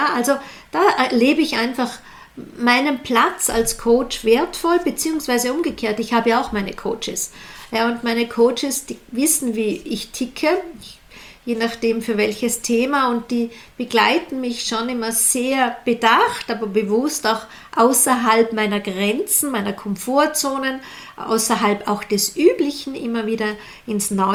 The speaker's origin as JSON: {"language": "German", "country": "Austria", "said": "bei uns in Österreich sagt man, die Dinge ein bisschen glankeln lassen."}